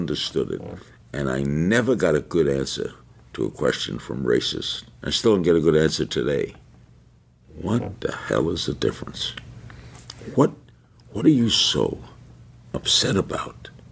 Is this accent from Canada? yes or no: no; New York, United States; I grew up in New York, and I saw two faucets, two water-drinking faucets